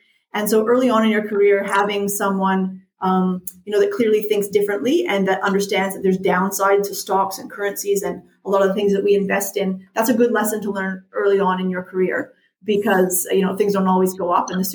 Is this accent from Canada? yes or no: yes; Canada; So I'm originally from Canada.